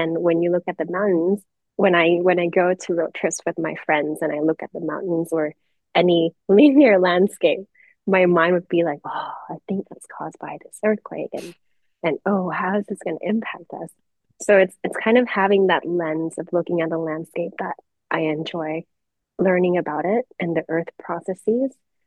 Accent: Thailand; English is a second language; Like, since I'm born and raised in Thailand, so in my high school I had the opportunity to do a project about the tsunami that hit Thailand in 2004.

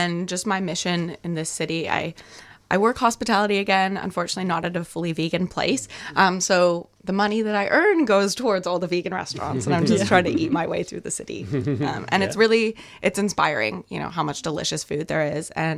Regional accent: Canada; moved away as an adult; also born or lived in New Zealand; So I'm from Canada, and I moved to New Zealand of March of 2024.

